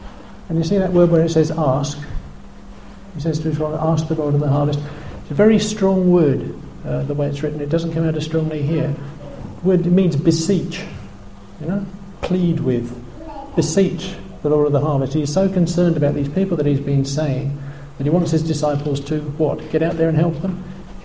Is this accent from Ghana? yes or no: no; England, United Kingdom; even though I strongly believe that myself, and I'm English.